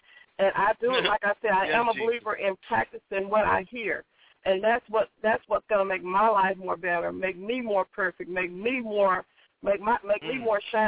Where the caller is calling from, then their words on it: Houston, Texas, United States; I'm calling from Houston, Texas.